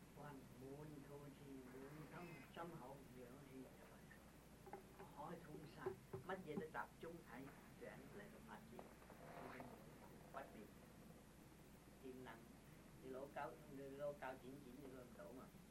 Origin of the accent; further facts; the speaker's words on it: Guangdong, China; 人，我父親是廣東人。我必心啦，越南同廣東一樣，越南話同廣東差少少